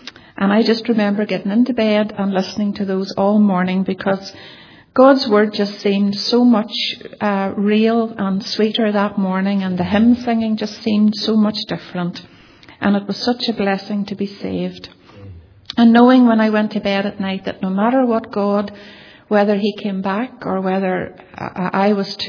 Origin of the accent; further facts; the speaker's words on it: Castlederg, Northern Ireland, United Kingdom; born there; Now, I was born in Castledurg in County Tyrone, and I was born into a family of four children.